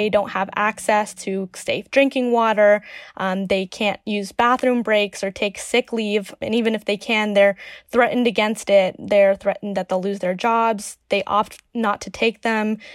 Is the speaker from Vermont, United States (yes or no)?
no; Nampa, Idaho, United States; I'm from Boise, Idaho, so I grew up in Nampa, which is about 20 minutes out, and it's a lot more rural. My high school was 50% Latino